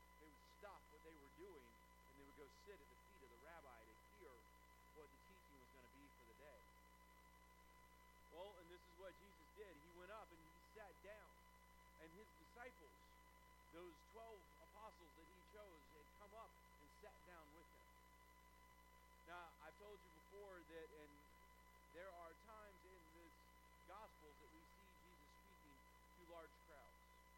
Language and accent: English; Jacksonville, Florida, United States; now in Gainesville, United States; but being from Florida, especially, I'm from Jacksonville. So over there, the highest place is one of the bridges to get you downtown, all right? There's no high ground in Jacksonville, per se, all right?